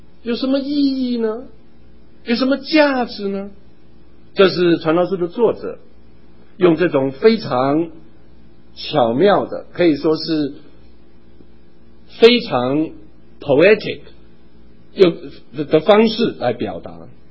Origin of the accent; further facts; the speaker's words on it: Taitung County, Taiwan; 我小时候在台东长大，我们那个台东有一个凤梨工厂，据说那个时候是台东唯在台湾唯一的凤梨工厂。